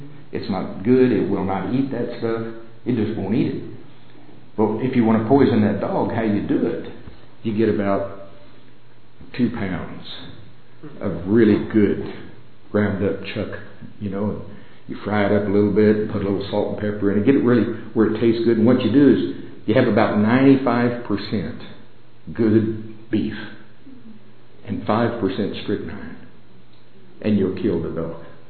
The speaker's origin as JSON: {"language": "English", "region": "Oklahoma", "country": "United States", "said": "I'm from Oklahoma."}